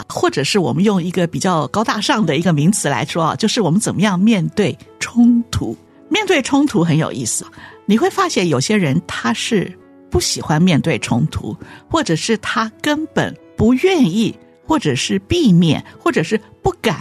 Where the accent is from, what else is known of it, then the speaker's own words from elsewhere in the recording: China; 所以我们中国人很喜欢说没事没事，可是呢事儿大得很。